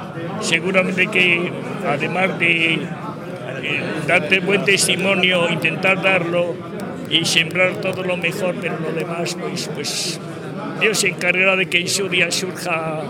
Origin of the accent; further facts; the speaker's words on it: Helguera de Reocín, Cantabria, Spain; Elguera de Reocín.